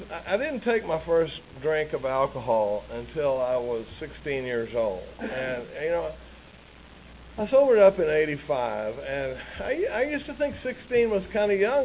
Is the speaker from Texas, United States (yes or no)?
yes; Dallas, Texas, United States; I like to qualify. I grew up in Dallas, Texas. I come from a really normal family.